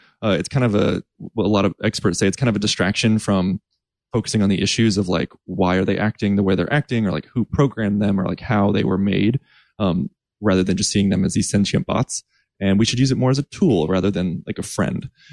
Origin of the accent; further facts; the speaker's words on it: the South, United States; now in Atlanta, United States; But I'm from the South. I'm in Atlanta here. I grew up, you know, always use your manners, please and thank you.